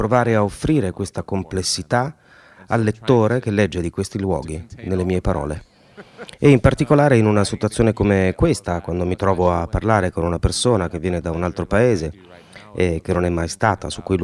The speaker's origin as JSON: {"language": "Italian", "region": "Arizona", "country": "United States", "tie": "born or raised there", "said": "io sono nato e cresciuto in Arizona, più o meno a 4 ore di macchina dal confine. E da 15 anni vivo a Tucson, che invece è proprio sul confine, è proprio sulle borderlands."}